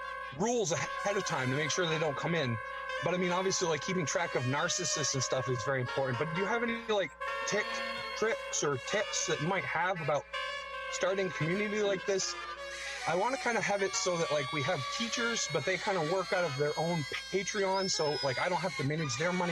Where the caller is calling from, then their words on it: Hardwick, Vermont, United States; I'm calling from Hardwick, Vermont.